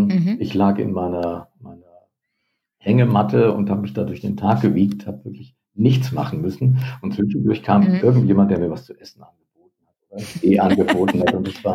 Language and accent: German; Hesse, Germany; Nordhessen, wo ich aufgewachsen bin